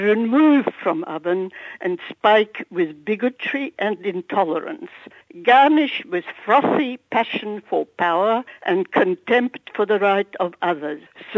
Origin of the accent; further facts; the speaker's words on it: Sofia, Sofia City, Bulgaria; born there; Аз съм родена в София, но баба ми беше в село Писарово, до Плевен, близо до Плевен.